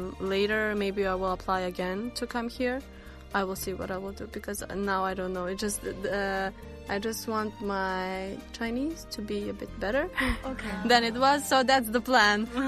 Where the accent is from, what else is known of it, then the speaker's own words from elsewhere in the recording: Serbia; now in China; I come from Serbia.